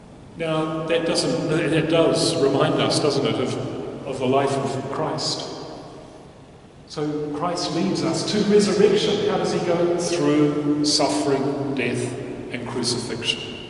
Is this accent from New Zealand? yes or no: yes; Timaru, Canterbury, New Zealand; most of the time when I was growing up in Timaru, this wasn't my parish church.